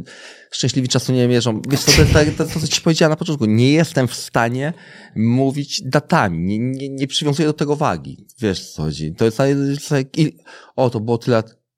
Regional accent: Warsaw, Masovian Voivodeship, Poland; Jestem z Brudna, takie jest targówek Brudno.

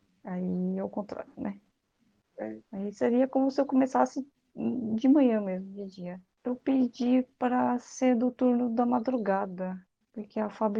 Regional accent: Brazil; Pô, eu sou brasileira aí, eu tô com uma pessoa

